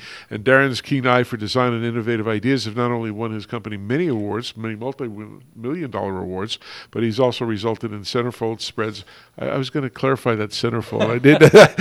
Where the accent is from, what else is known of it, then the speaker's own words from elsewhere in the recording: Plainfield, New Jersey, United States; born there; I know I once went back to where I was born. I don't want to go there anymore. I was in Plainfield, New Jersey. Not the best p